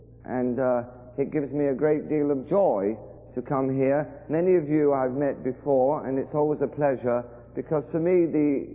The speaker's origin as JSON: {"language": "English", "region": "England", "country": "United Kingdom", "said": "you probably know that by my accent that I am indeed from England."}